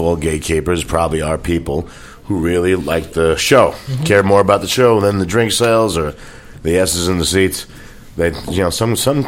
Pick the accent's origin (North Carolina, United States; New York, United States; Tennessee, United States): New York, United States; New York City; But I was born in Brooklyn, and then there was raised in Queens, and then Brooklyn and Manhattan. Those three. And then college, I went upstate.